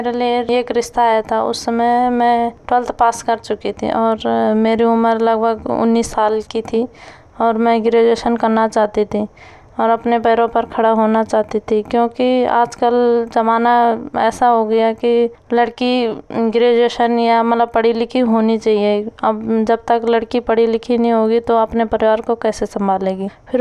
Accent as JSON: {"language": "Hindi", "town": "Sila Talla", "region": "Uttarakhand", "country": "India", "lives_now": "New Delhi, India", "said": "मैं उत्तराखंड जिला पौड़ी गढ़वाल ब्लॉक नैनडांडा ग्राम सिला तल्ला की रहने वाली हूँ। मैं इस समय नई दिल्ली ईस्ट विनोद नगर में मकान नंबर 416 में अपने परिवार के साथ रह रही हूँ।"}